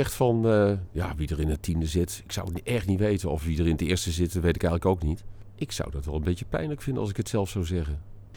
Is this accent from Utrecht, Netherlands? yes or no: yes; Utrecht, Netherlands; also born or lived in Geldermalsen; als echte Utrechter moet ik daar wel een kritische opmerking over maken.